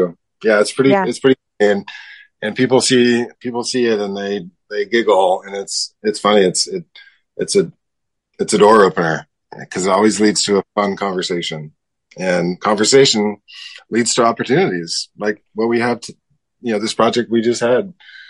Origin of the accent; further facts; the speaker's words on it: California, United States; also born or lived in Europe; my father was in the Air Force. So we lived in Europe and moved to California when I think I was in first grade.